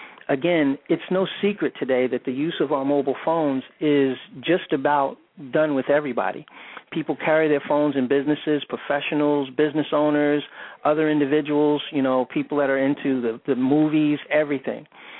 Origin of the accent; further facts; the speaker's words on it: New York City, New York, United States; now in Virginia, United States; I mean, I know I said I live in Virginia, but I was born and raised in New York, and I mean in the city.